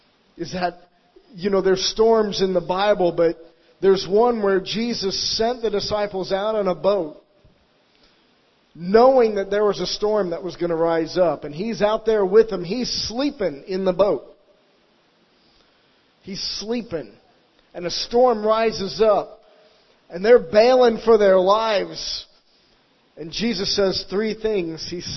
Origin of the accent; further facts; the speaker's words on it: Florida, United States; We don't get hurricanes in Europe. Hallelujah. But I'm from Florida